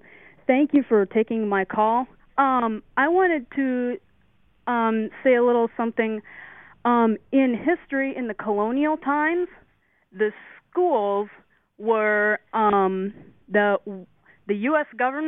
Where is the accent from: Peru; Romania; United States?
Romania; I am white. I'm a Romanian. I come straight from Europe. So I don't have a problem with Europeans at all.